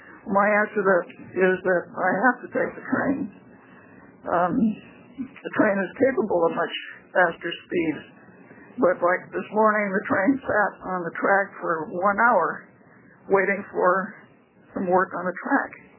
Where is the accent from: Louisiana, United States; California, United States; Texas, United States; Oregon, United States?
Oregon, United States; Eugene; I'm from Eugene, Oregon, where I live at 2014 Elk Avenue.